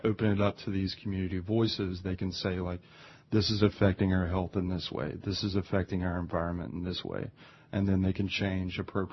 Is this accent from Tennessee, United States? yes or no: no; North Carolina, United States; I grew up in Appalachian Mountains in North Carolina. I'm a good old boy myself